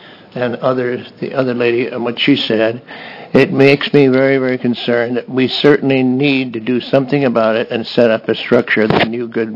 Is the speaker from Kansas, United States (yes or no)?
no; Salem, Oregon, United States; I'm from Salem, Oregon.